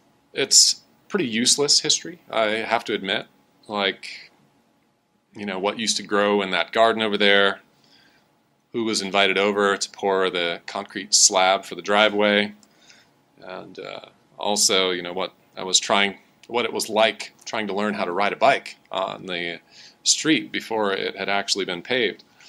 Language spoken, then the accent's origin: English; Appleton, Wisconsin, United States; I traveled back to my hometown of Appleton, Wisconsin, and while I was there, I took a brief tour to drive past some of my old houses that I'd lived in.